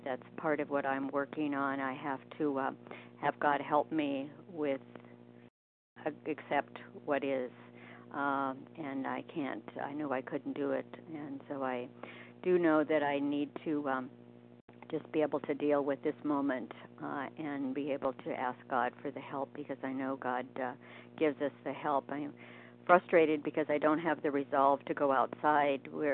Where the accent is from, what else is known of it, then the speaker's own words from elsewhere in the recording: Oregon, United States; from Oregon